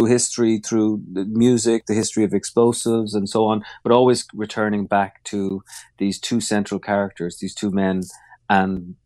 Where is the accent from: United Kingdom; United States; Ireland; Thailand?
Ireland; Look, I come from Ireland.